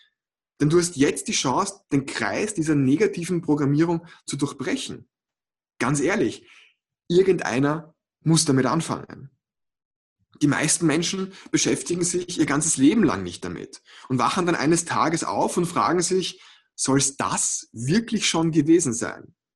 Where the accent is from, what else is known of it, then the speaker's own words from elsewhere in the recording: Vienna, Austria; denn ich bin Wiener. Ich komme aus Wien, im schönen Österreich.